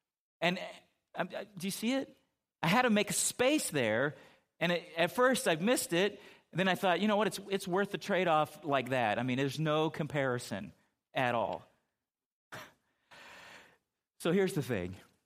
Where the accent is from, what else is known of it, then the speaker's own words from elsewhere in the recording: San Diego, California, United States; And you know, growing up by San Diego, you know, you pick up a lot of, I mean, my accent's better than what I even know in Spanish.